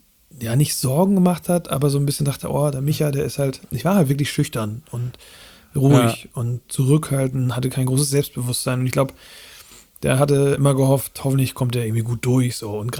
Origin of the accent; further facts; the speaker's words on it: Flensburg, Schleswig-Holstein, Germany; ich bin ja, wie gesagt, im Raum Flensburg aufgewachsen. Da gibt es ja die dänische Minderheit. Da gibt es auch in jedem fünften Dorf eine dänische Grundschule. Und ich war auch im dänischen Kindergarten.